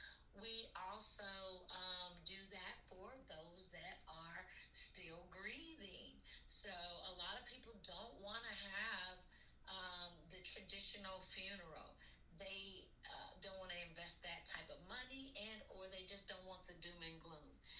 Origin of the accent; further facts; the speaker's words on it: Compton, California, United States; I am from Cali, actually. I'm born and raised from Compton, California. And I'm from Long Beach Unified School District, the LBC.